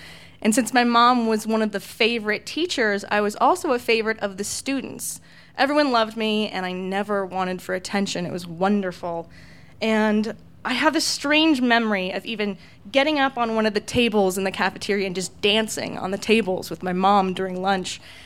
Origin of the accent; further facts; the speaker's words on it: California, United States; And I am from California, but I have few memories of living in California.